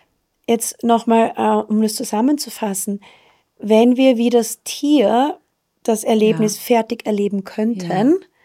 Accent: Austria; now in United States; Ich bin ja in Österreich aufgewachsen. Also quasi dritte Generation nach dem Krieg.

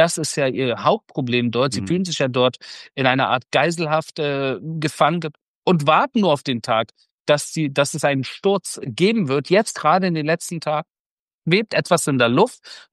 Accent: Berlin, Germany; Ich bin in Göttingen geboren und Berlin aufgewachsen, aber meine Eltern sind beide aus dem Iran und das bedeutet im Endeffekt, dass ich in einem persischen Haus groß geworden bin in Berlin. Das heißt, persisches Essen, persische Teppiche, persische Musik, persische Sprache.

